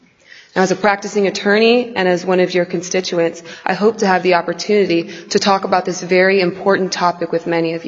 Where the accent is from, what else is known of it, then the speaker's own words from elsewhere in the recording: Charlotte, North Carolina, United States; As the speaker mentioned, I'm from Charlotte, North Carolina, so it's incredible to be back in the state that I call home.